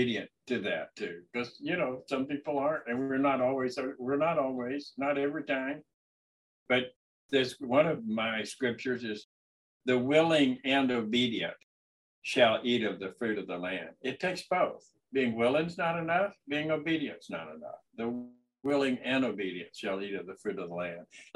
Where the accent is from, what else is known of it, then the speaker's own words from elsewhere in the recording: Florida, United States; moved away; I had told him when he asked where I was from that I was from Florida, because I'm from Florida. I didn't come up here till 06.